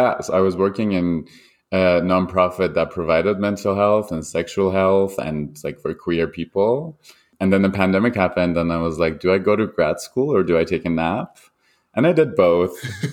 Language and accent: English; Iran; English is a second language; now in Toronto, Canada; I'm an immigrant. I grew up in Iran and I am a West Coaster in Canada who lives in Toronto and really enjoys Toronto.